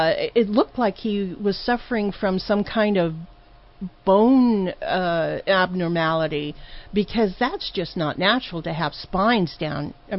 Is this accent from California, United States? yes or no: yes; California, United States; I knew what it was because I was brought up in California, and the Hispanic community have been talking about these cryptids for years.